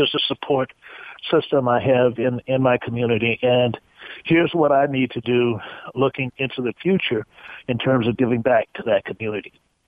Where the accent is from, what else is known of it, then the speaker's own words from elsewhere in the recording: Richmond, Virginia, United States; I was born in Richmond, Virginia, also known as the capital of the Confederacy.